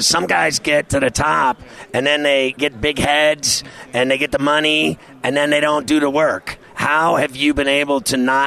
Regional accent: New York City, New York, United States; How did you like fighting in my hometown in New York City?

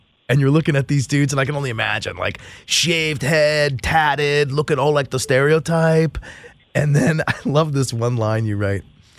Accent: Bethesda, Maryland, United States; Because, full disclosure, I'm from nice. Bethesda, Maryland. That's my hometown.

